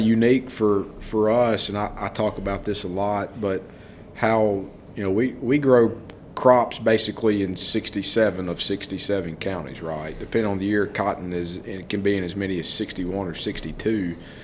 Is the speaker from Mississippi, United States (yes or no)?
yes; Mississippi, United States; Yeah, mine in Mississippi too.